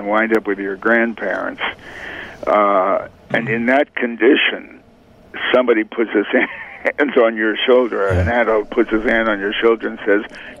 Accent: Hartford, Connecticut, United States; also born or lived in New Haven; I was born in New Haven, raised largely in Hartford.

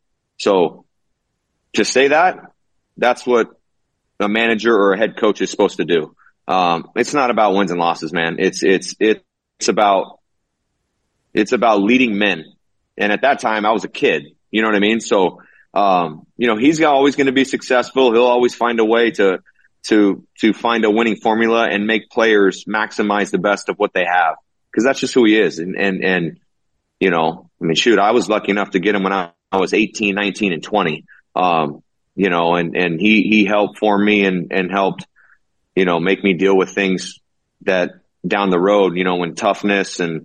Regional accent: Woodland, California, United States; I grew up in Woodland, California

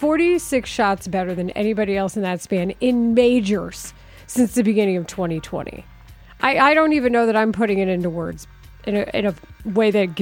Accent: the South, United States; Growing up in the South, like, cash in envelopes was not a thing.

